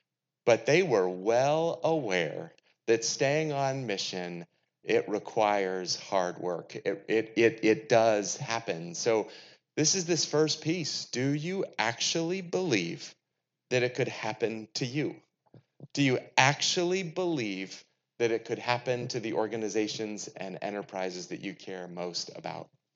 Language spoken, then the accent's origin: English; New England, United States; I'm from New England, and we don't pronounce R's up there